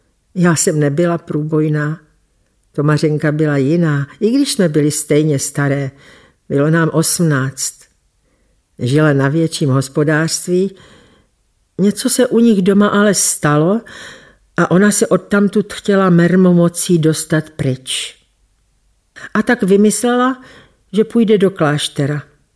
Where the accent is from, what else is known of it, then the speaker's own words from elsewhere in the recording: Horní Radslavice, Vysočina Region, Czechia; Pocházím z Vysočiny, z takové malé vesničky, Horní Radslavice. Měli jsme menší hospodářství a byli jsme 4 děti, 2 děvčata a 2 kluci. Do obecné školy jsem chodila u nás doma ve vesničce.